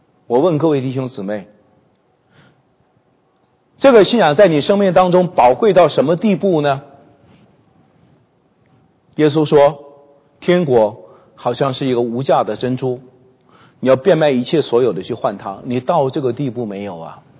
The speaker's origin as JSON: {"language": "Chinese", "country": "China", "said": "好像我们中国人信佛的，你说你信什么的？"}